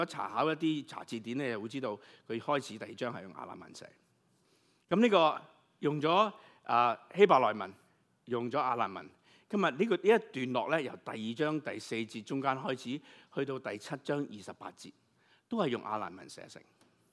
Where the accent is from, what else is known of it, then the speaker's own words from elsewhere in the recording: China; 即是我们中国人的